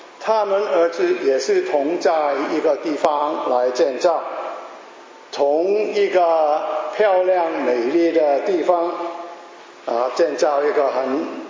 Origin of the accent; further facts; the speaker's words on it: China; 其实我们中国人也有一句话，家家都有一本什么难念的经